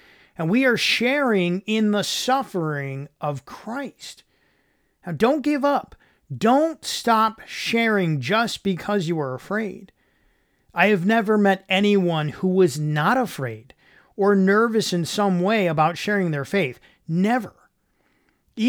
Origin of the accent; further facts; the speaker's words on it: Michigan, United States; Now, yes, I grew up in the Great Lakes State, a body of water in any direction every 6 miles, and I don't know how to swim.